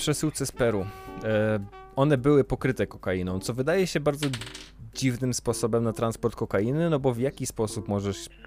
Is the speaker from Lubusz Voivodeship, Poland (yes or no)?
no; Szczecin, West Pomeranian Voivodeship, Poland; jesteśmy ze Szczecina, a Szczecin to jest miasto, które jest chyba 50 km od granicy z Niemcami.